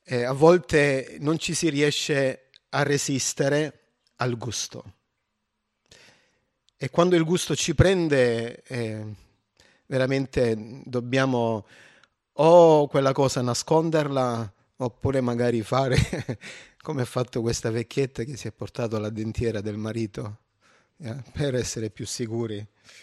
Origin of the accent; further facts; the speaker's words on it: Apulia, Italy; c'è una specie di lumaca giù da noi. In Puglia è tutta verde